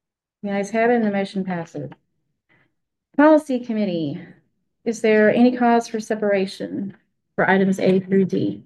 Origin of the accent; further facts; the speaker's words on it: the South, United States; accent: Southern; Maybe it was my Southern accent.